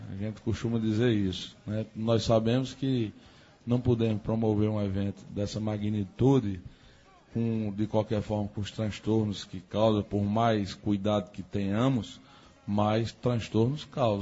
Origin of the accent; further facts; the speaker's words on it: Afogados da Ingazeira, Pernambuco, Brazil; a base de sustentação do Afogareta, do Sandubão, do Zero Grau, é o povo da minha terra. É o povo que há 24 anos é cliente do Sandubão, há 20 anos é cliente do Zero Grau, há 16 anos é associado do Bloco Arerê. Então, eu tenho que agradecer ao povo de Afogados